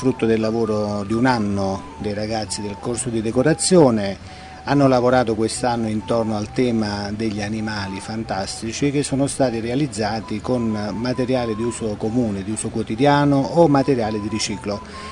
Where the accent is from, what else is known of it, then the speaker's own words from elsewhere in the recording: Salerno, Campania, Italy; io sono di Salerno, pur essendo direttore di Frosinone, abito a Salerno